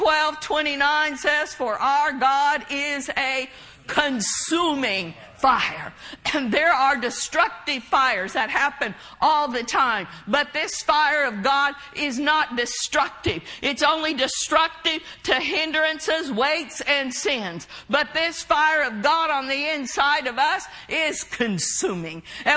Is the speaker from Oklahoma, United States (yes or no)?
yes; Oklahoma, United States; Growing up in Oklahoma, I've said this before.